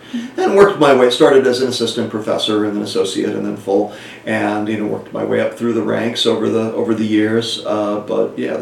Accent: Vermont, United States; I grew up in Vermont. Mm-hmm. Lived a few places as a kid, but Vermont I sort of consider my childhood home.

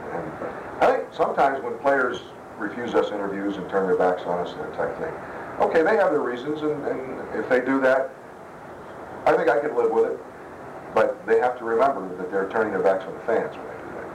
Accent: Pittsburgh, Pennsylvania, United States; Also, I grew up in Garfield, which up on a hill, we could see the lights at Forbes Field at night.

